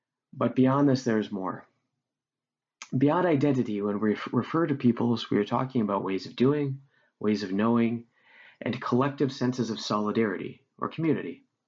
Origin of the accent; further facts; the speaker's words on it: Canada; I am a settler on this land. In fact, I grew up elsewhere in the Canadian nation state.